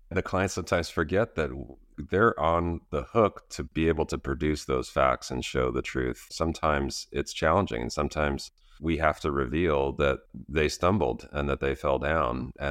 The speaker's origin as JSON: {"language": "English", "town": "Tucson", "region": "Arizona", "country": "United States", "tie": "born there", "said": "I was born in Tucson, Arizona. My dad was a tennis pro, and he was working at the country club there."}